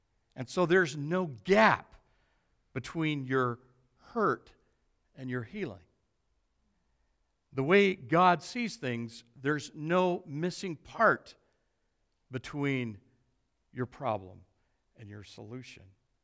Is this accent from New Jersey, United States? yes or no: no; Arizona, United States; I was born and raised in Arizona. Everything in Arizona happens because of the Colorado River.